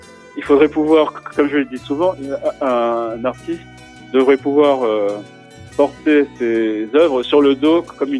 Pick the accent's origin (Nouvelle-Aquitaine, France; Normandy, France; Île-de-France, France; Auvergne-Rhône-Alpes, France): Nouvelle-Aquitaine, France; Limoges; j'ai choisi de me fixer à Limoges, hein, qui est ma ville natale à laquelle je suis beaucoup attaché.